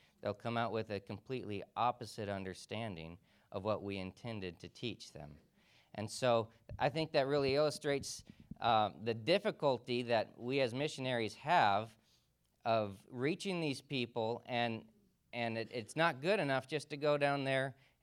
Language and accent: English; Deer Park, Washington, United States; We are local people from around this place. I grew up in Deer Park, and my wife grew up in Elk, Washington